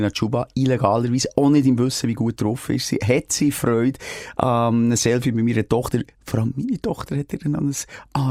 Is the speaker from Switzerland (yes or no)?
yes; Switzerland; als Schweizer Nazi-Fans